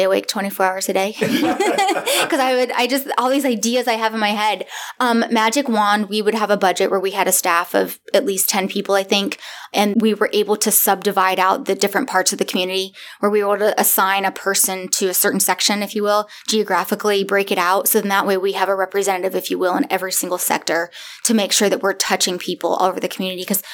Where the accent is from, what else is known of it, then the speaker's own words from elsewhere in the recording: Florida, United States; And I'm from Florida. I grew up my whole life from there. My dad was a charter fisherman and sporting goods sales rep.